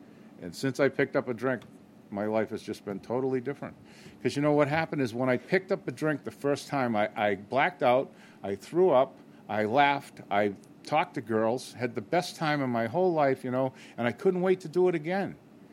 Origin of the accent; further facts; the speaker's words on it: Massachusetts, United States; born there; I was born in Massachusetts, a little town north of Boston, Irish Catholic, raised Irish Catholic.